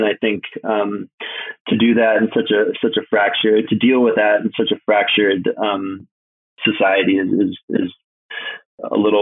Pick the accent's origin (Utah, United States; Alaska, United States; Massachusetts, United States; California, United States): Alaska, United States; And I'm from Alaska